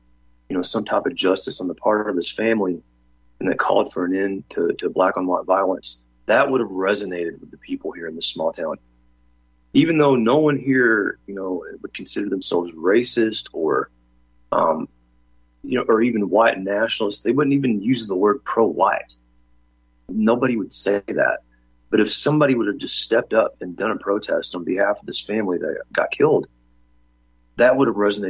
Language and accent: English; Mayfield, Kentucky, United States; one of the most heinous murders that has happened recently in my childhood small town, my hometown of Mayfield, Kentucky.